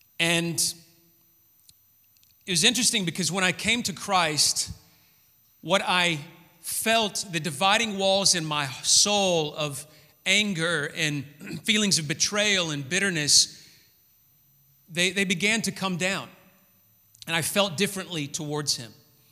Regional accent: Memphis, Tennessee, United States; I grew up in Memphis, Tennessee, in the United States, in the South, which was a very racist culture.

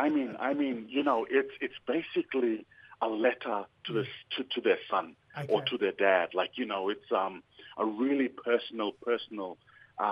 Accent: Thursday Island, Queensland, Australia; now in Cairns, Australia; And I was born and bred on Kurrig Nation, Waibeni, Thursday Island. Yeah. And I am based here in Gimui.

